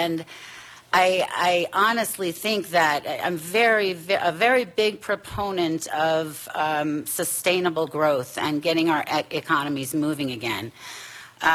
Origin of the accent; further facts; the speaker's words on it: Golden, Colorado, United States; A little bit about myself. I grew up in Colorado, Golden, and I went to college at Fort Lewis College. Colorado is definitely my home.